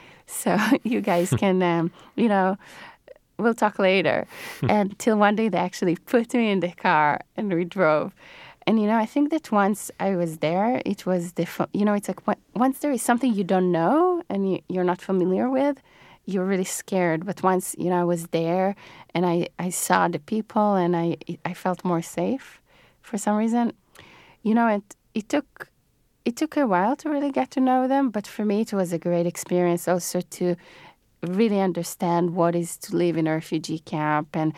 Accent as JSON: {"language": "English", "town": "Ramat HaSharon", "region": "Central District", "country": "Israel", "tie": "born or raised there", "second_language": "English", "said": "I'm Israeli and I was scared to go in the camp. I grew up in Ramat HaSharon, which is near Tel Aviv, and actually the closest refugee camp to my house is 16 miles"}